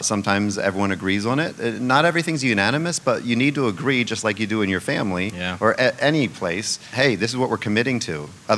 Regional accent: Pennsylvania, United States; also born or lived in New York / West Coast; I was born in New York, but my life took me to Pennsylvania from my childhood, and then I got to practice 10 years on the West Coast.

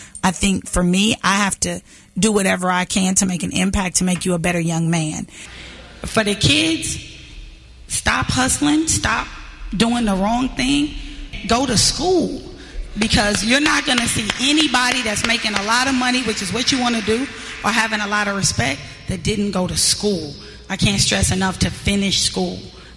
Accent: Kansas City, Missouri, United States; Well, I'm from Kansas City. I'm a lifelong native.

